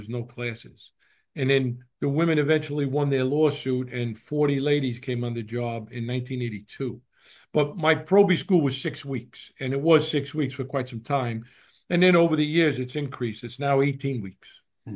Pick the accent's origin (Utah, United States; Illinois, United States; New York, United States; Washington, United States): New York, United States; Long Island; I was a kid from Long Island.